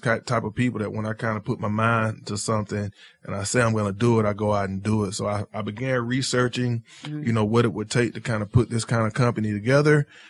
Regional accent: Albany, Georgia, United States; I'm originally from Albany, Georgia, which is a small little city in Southwest Georgia, if you're familiar with the Georgia area.

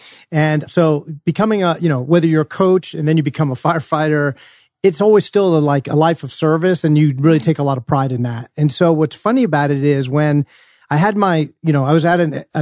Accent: Maryland, United States; So I grew up in Maryland, which is full of tobacco farms

